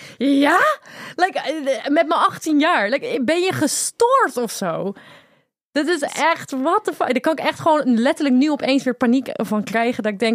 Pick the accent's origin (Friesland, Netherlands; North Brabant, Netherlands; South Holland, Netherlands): South Holland, Netherlands; Rotterdam; accent: Rotterdam; En mijn Rotterdamse accent is alleen maar erger geworden.